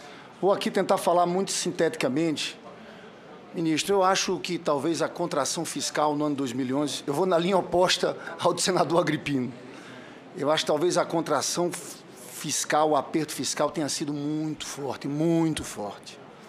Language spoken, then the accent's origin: Portuguese; Brazil; Porque todos nós somos brasileiros, olhamos esse país como um todo